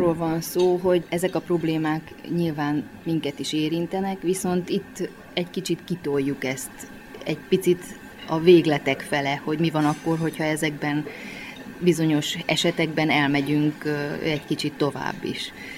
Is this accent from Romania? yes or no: yes; Târgu Mureș, Mureș County, Romania; én marosvásárhelyi vagyok